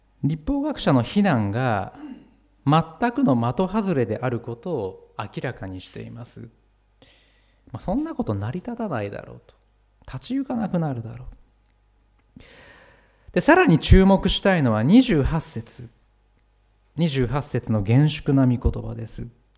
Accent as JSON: {"language": "Japanese", "town": "Biratori", "region": "Hokkaido", "country": "Japan", "tie": "born or raised there", "said": "ビラトリからやってきたというとあんまりちょっとこうね自分の地元なんであれですけれども"}